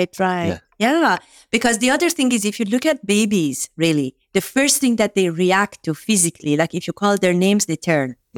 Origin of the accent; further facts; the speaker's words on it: Iran; growing up in Iran